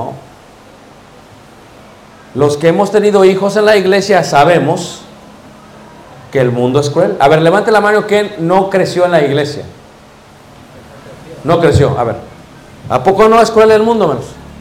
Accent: Mexico City, Mexico; Yo soy de Ciudad de México. Entonces le poníamos varios candados a la puerta.

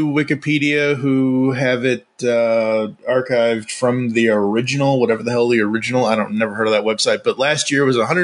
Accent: Boston, Massachusetts, United States; I bow before your New Yorkness, but I'm a Bostonian, damn it.

